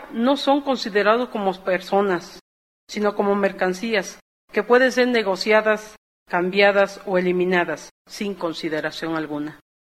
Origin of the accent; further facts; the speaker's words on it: Mexico; lo cual prueba del estado de abandono en que nos han dejado como pueblo mexicano.